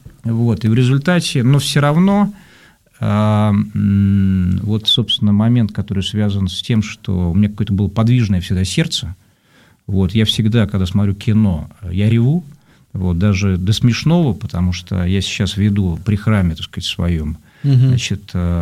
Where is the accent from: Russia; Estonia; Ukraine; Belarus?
Estonia; Tallinn, Harju County; moved away as an adult; Я родился в Таллине, я 18 лет там прожил